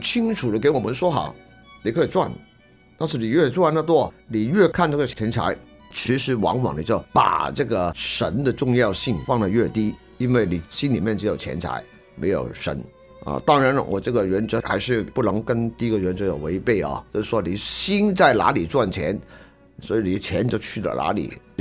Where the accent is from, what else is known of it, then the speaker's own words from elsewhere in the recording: China; ，我们中国人所谓拜那个